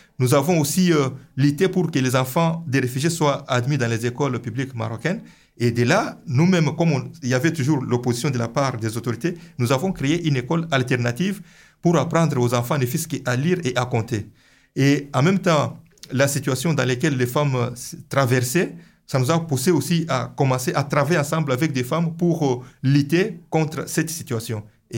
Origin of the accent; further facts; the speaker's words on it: Mbuji-Mayi, Kasaï-Oriental, DR Congo; je viens de la ville d'Mbujmay. Mbujmay est connue comme une capitale mondiale du diamant